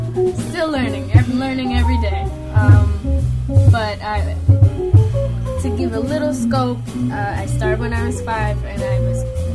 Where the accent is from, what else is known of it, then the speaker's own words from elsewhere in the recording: New York City, New York, United States; I'm a New York native. I grew up in Greenwich Village. I grew up about 3 or 4 blocks from this club at Small's.